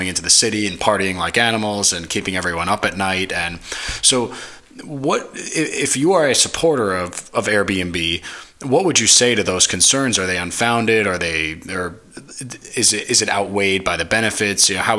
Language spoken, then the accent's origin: English; New York City, New York, United States; specifically in New York City, my hometown, you see politicians calling these things illegal hotels